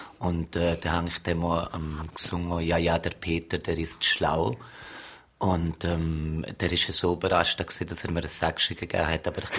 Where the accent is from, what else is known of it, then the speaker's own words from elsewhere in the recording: Zermatt, Valais, Switzerland; Es ist mein Heimatdorf, da bin ich geboren. Ich bin sicher viele Jahre weg gewesen, habe viele erlebt, auch in anderen Städten, in anderen Ländern. Jetzt bin ich mehr als 25 Jahre wieder daheim.